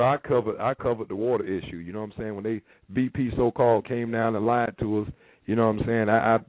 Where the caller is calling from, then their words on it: Tampa, Florida, United States; I'm calling you from Wrecking the Game Radio. I'm a radio show host here in Tampa, Florida